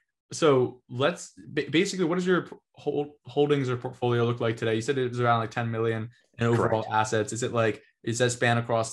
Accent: New Jersey, United States; Gio's from Rhode Island. I'm from Jersey. We've been traveling around a lot these past couple of years.

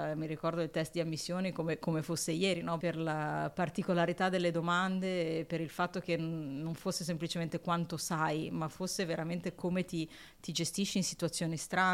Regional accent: Milan, Lombardy, Italy; io sono milanese, nata e cresciuta a Milano, ma con uno sguardo europeo.

